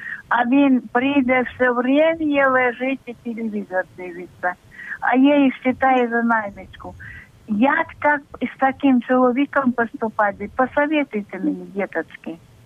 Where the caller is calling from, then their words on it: Zhytomyr Oblast, Ukraine; я з Житомирщини.